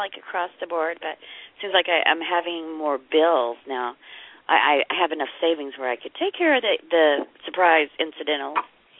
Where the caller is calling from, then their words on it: Oklahoma, United States; I'm from Oklahoma.